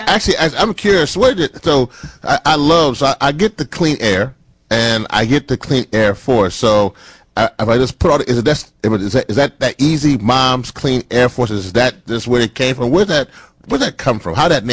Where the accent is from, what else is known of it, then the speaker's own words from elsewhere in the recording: the South, United States; You know, I'm from the South, y'all